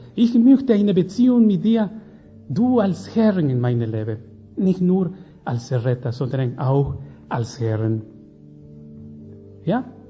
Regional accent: Ecuador; German is a second language; now in Germany; Ich komme aus Ecuador. Ich bin in Ecuador geboren und aufgewachsen.

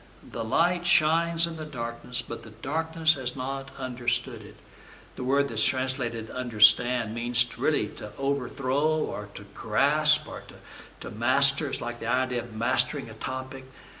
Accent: United States; now in Germany; I'm an American, so I pray for America every day.

